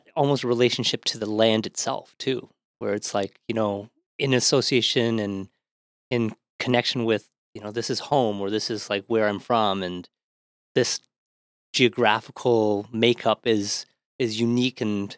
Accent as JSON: {"language": "English", "town": "Ottawa", "region": "Ontario", "country": "Canada", "tie": "born or raised there", "lives_now": "Toronto, Canada", "said": "growing up in Ottawa and then coming to Toronto"}